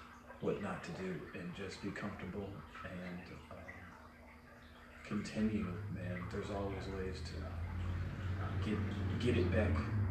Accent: Palm Bay, Florida, United States; I'm from Palm Bay. I represent Palm Bay, Florida.

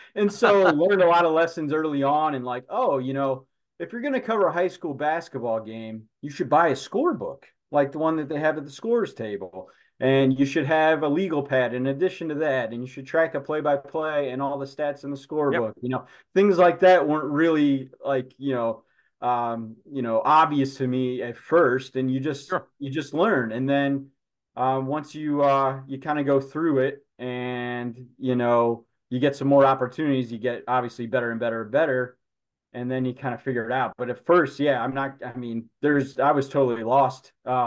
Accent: Akron, Ohio, United States; I'm born and raised in Akron, and I'm with the Firestone on the west side.

